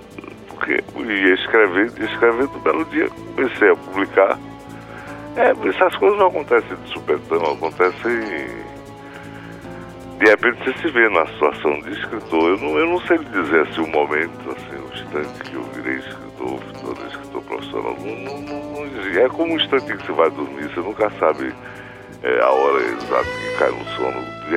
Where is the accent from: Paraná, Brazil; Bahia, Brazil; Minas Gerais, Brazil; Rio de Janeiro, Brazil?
Bahia, Brazil; passei a adolescência, que são bem anos também formativos da vida na Bahia, como baiano, porque eu era nascido na Bahia, embora eu considerasse sergipano, mas eu nasci fisicamente na Bahia. E durante muito tempo me achei sergipano deslocado, emigrado.